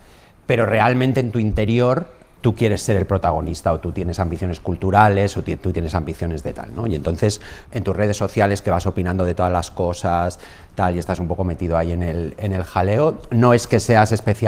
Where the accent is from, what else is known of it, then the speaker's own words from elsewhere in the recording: Bilbao, Basque Country, Spain; Yo soy de Bilbao, o sea, aquí están las dos Euskadis.